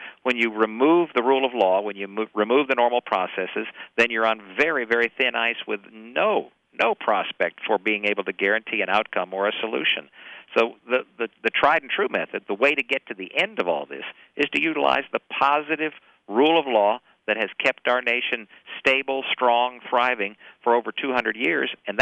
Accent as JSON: {"language": "English", "town": "Dearborn", "region": "Michigan", "country": "United States", "tie": "born or raised there", "said": "I was raised outside of Detroit. I was raised in Dearborn, Michigan, which was during the 60s, which was boom town and boom time for the automobile industry."}